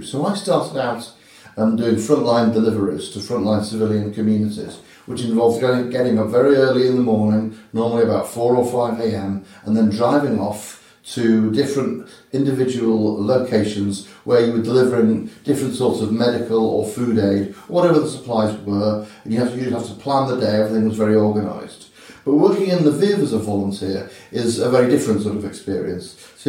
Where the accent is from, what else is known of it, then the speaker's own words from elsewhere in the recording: England, United Kingdom; moved away as an adult; now in Ukraine; I'm from England, as you said. I came to Ukraine in early September 2023.